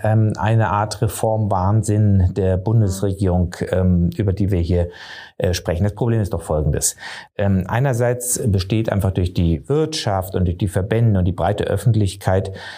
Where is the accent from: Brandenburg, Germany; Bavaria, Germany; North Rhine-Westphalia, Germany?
Bavaria, Germany; ich bin doch nur hier aus Oberfranken nach Niederbayern gekommen.